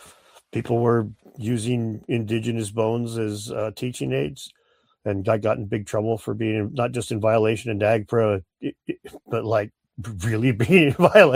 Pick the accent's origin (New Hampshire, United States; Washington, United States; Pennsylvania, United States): Washington, United States; Spokane; Who's from Spokane? I'm from Spokane.